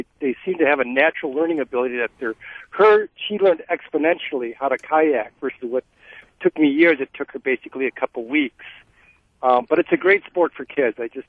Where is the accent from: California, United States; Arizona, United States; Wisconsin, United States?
Wisconsin, United States; Appleton; my wife has, I'm from Appleton, my wife has an office near your store.